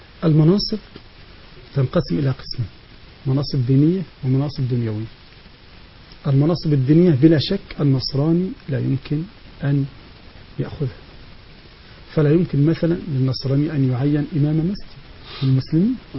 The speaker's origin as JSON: {"language": "Arabic", "country": "Egypt", "said": "عندنا في مصر"}